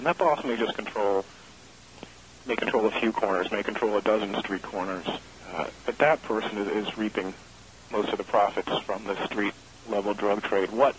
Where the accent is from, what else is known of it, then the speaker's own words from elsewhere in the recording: Evanston, Illinois, United States; I was in Chicago when I grew up in Evanston.